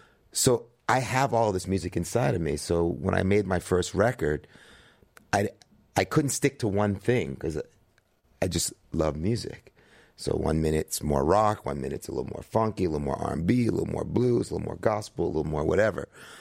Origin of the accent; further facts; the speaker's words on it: Brooklyn, New York, United States; also born or lived in Paris; now in Bahamas; I live in Bahamas, where my mom was from, in Eleuthera, and I live in Paris. But I'm from New York, born in Brooklyn.